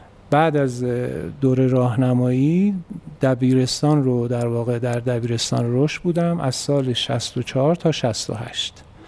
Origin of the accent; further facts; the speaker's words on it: Tehran, Tehran Province, Iran; من متولد 9 اسفند 1349 هم در تهران به دنیا اومدم. دوران طفولیت یادم نیست ولی فکر میکنم سمت دروازه قار تهران بودیم.